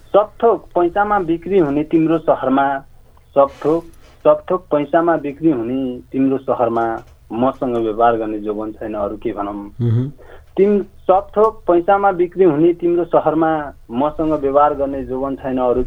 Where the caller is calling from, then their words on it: Lumbini Province, Nepal; म अहिले धरोहरा बर्दियाबाट …।